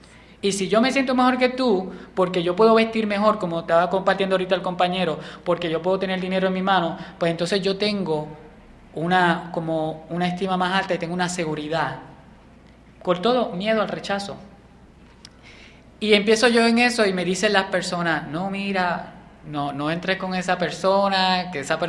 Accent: Puerto Rico; now in United States; yo salí de Puerto Rico. Yo no sé si yo hubiera crecido allí, estando allí con esa persona, pero lo que me ayudó en ese momento fue que salí de Puerto Rico. He estado aquí en los Estados Unidos por 5 años

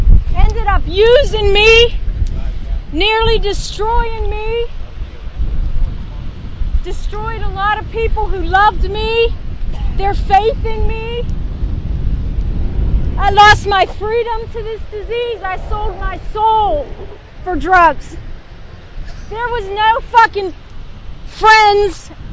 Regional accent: Pittsburgh, Pennsylvania, United States; I was born and raised in Pittsburgh.

